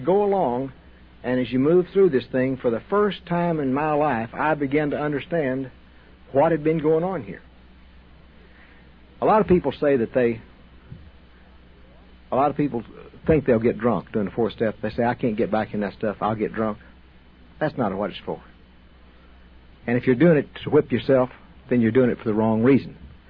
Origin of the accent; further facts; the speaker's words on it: Texas, United States; I was raised in West Texas, and I wasn't afraid. Men were not afraid in West Texas.